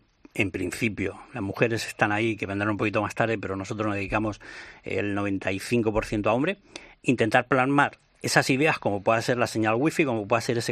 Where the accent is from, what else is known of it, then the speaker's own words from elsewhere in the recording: Castilla-La Mancha, Spain; Ponemos que somos de Jin. Y de un país de cuyo nombre sí queremos acordarnos, que es España, lógicamente.